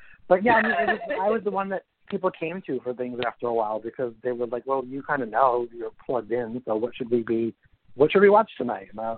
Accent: Brooklyn, New York, United States; born there; now in Queens, United States; I was born in Brooklyn, New York, and I now live in Queens, New York most of the time.

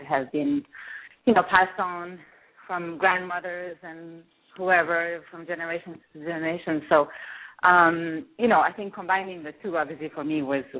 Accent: Switzerland; moved away as an adult; now in Singapore; Well, I'm originally from Switzerland and I was born and raised there. Lived about 3 decades there, and then my job at the time brought me to Asia, to Singapore specifically

